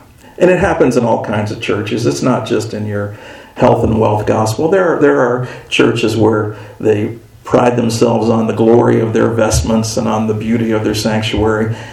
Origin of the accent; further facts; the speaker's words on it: Ohio, United States; I did most of my growing up in Northwest Ohio, which is farm country